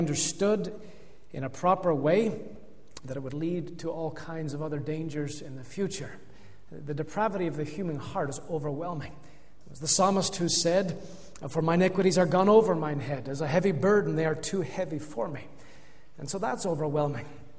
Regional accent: Toronto, Ontario, Canada; also born or lived in Tandragee, United Kingdom; now in United Kingdom; I grew up in Tandragee, have little memories of there, leaving at 3, but then all I've known is growing up in the manse in the church in Toronto, and from there, I came back to Ulster

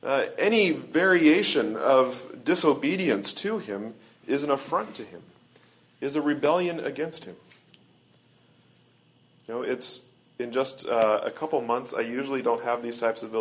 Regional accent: Midwest, United States; I grew up in the Midwest Presbytery of the RPCNA

